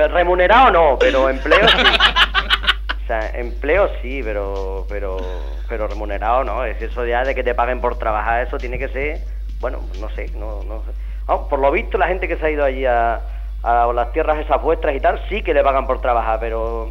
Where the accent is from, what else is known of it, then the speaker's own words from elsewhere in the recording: Extremadura, Spain; Fíjate cómo somos los extremeños